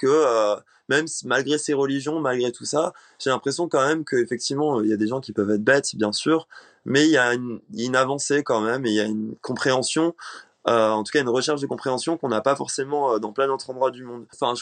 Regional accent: Réunion, France; born or raised there

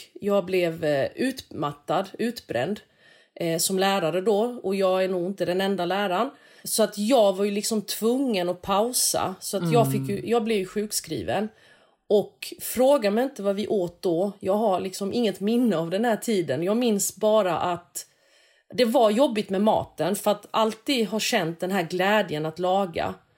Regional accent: Växjö, Kronoberg County, Sweden; moved away as an adult; Jag lagade inte så mycket mat när jag bodde hemma i Växjö, men jag flyttade när jag var 19 för att plugga i Lund.

